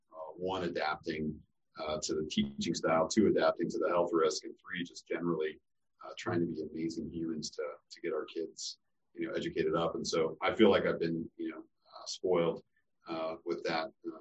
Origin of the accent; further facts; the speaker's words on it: Colorado, United States; Well, growing up in Colorado, we obviously have a gluttony of spoils to be able to really get out there.